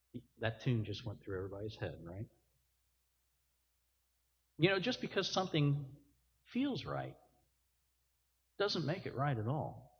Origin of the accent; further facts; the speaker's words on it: Cincinnati, Ohio, United States; Where I grew up in Cincinnati, when I first came into the church, the congregations were 350 to 400 people.